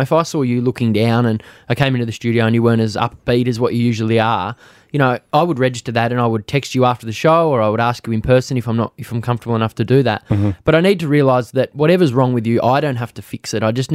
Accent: Australia; I grew up a tradie, went to an all-boys school, never ever thought that, you know, we grow up as Aussie men

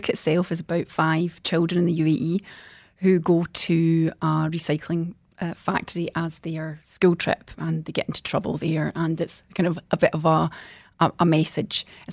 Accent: Scotland, United Kingdom; I'm the Scottish one.

